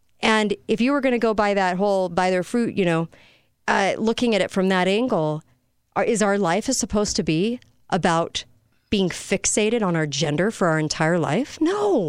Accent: United States; And this is why I'm an American and I live here.

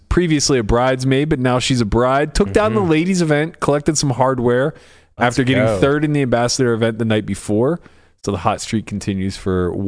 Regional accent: Pittsburgh, Pennsylvania, United States; Listen, I'm from Pittsburgh.

